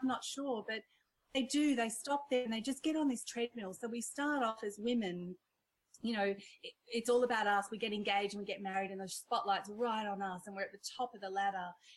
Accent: India; born there; accent: Indian; I'm Indian by birth and I've got my whole my childhood story, which again, we won't have time for, but you know, when I'm on stage and I crack into my Indian accent

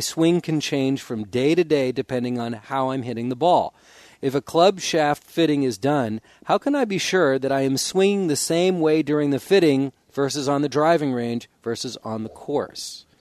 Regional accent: California, United States; I'm from California, so for me it's Peabody, Massachusetts

